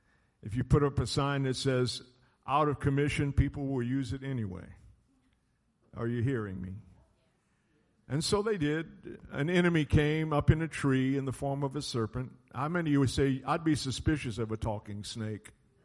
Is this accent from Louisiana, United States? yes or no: yes; Louisiana, United States; I grew up in South Louisiana, and there were orange orchards.